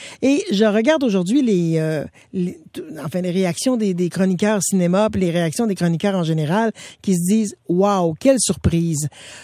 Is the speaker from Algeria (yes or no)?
no; Val-d'Or, Quebec, Canada; contente aussi que ce soit une cinéaste de Val-d'Or, mon coin de pays